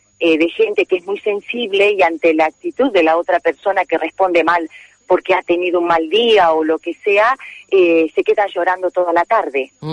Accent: Buenos Aires, Argentina; now in Villarreal, Spain; Yo soy de Argentina, de la provincia de Buenos Aires. Y bueno, en el 2006 nos vinimos con toda la familia a vivir a España, especialmente en Villarreal. Y bueno, estamos a casi ya 16 años aquí.

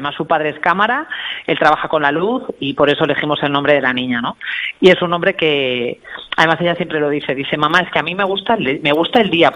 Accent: Vigo, Galicia, Spain; now in Madrid, Spain; pues todos mis recuerdos más felices están siempre vinculados a mi tiempo en Vigo, ¿no? Todos los sabores de mi infancia, todo siempre vigilado por las Islas Cíes. Mira, ahora mismo estoy hablando contigo en el salón de mi casa de Madrid

